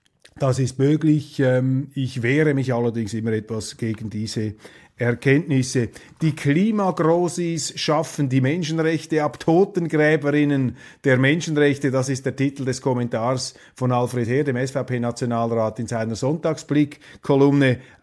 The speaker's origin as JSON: {"language": "German", "country": "Switzerland", "said": "was uns als Schweizer natürlich besonders freut"}